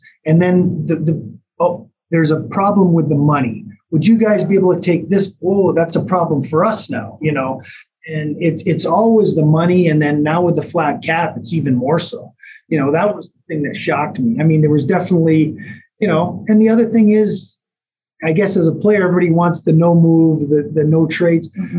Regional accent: United States; being an American, I sit in draft

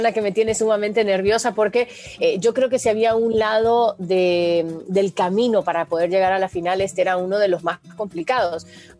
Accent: Honduras; now in United States; Como catracha estoy con mi corazón en Honduras

